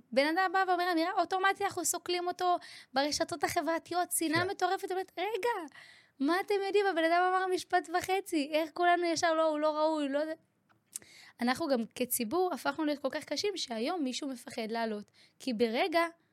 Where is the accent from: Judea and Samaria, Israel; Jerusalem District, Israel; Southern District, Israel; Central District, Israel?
Judea and Samaria, Israel; Otniel; now in Tel Aviv, Israel; אני באה מאותניאל, שזה יישוב דרום הר חברון, יהודה ושומרון, רחוק אגב מאוד מהעולם שאני כביכול חיה בו היום. אתה יודע, אני כזה בתל אביב ובכל האזור הזה